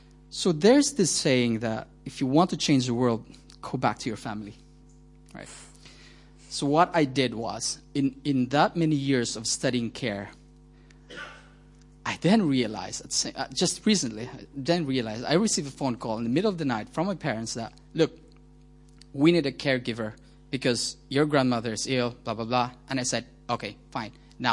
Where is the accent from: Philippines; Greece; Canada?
Philippines; moved away as an adult; also born or lived in China / Taiwan / United States; I was born in the Philippines, lived there for the past 27 years, went to China, went to Taiwan, went to the USA, and now currently here